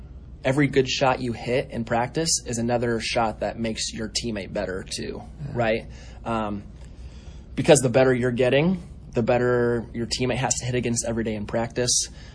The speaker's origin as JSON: {"language": "English", "town": "Pella", "region": "Iowa", "country": "United States", "tie": "born or raised there", "said": "So I grew up in Pella, and so I played tennis in high school"}